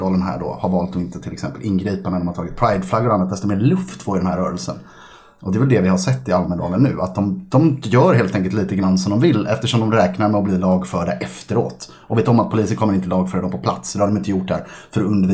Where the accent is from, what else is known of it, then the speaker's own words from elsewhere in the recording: Gothenburg, Västra Götaland County, Sweden; Alltså den här, jag är från Göteborg.